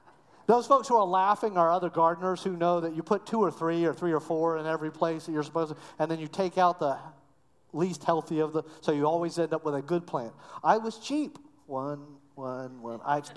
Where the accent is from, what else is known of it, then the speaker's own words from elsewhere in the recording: Cocoa, Florida, United States; I grew up in Florida in Cocoa, so a little bit farther down the coast.